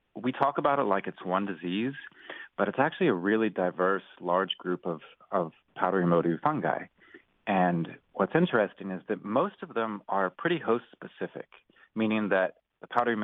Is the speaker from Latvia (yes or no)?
no; Zimbabwe; also born or lived in Cape Town, South Africa; now in United States; I grew up in Zimbabwe actually, and 14 years in Cape Town, South Africa.